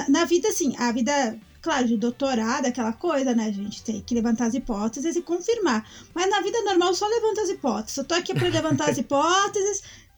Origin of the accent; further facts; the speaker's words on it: Caxias do Sul, Rio Grande do Sul, Brazil; Eu tô em Caxias. Na verdade, eu sou totalmente caxiense, né? Porque eu nasci em Caxias, fui criada em Caxias